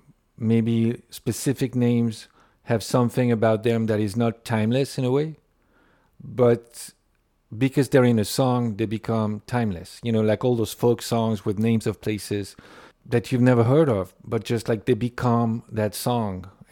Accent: France; English is a second language; I grew up in France and hearing songs about Missouri or, you know, places that I would never have been to.

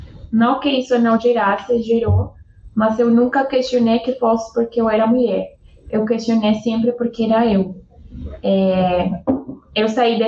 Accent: Colombia; Portuguese is a second language; no meu caso, eu iniciei como engenheira de processo em uma planta lá na Colômbia. Eu sou colombiana.

